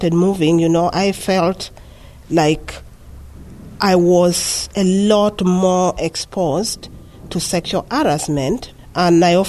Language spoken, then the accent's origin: English; South Africa; As a South African woman, you know, you struggle with a lot of things. Yes, you're coming from a highly patriarchal setting